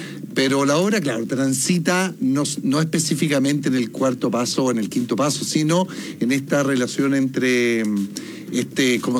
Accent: Chile

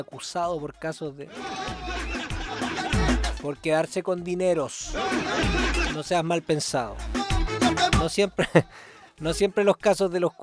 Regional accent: Puerto Montt, Los Lagos, Chile; born there; ¿Sabéis que yo nací en Puerto Montt? ¿Nací en Puerto Montt? 13 de septiembre del 91.

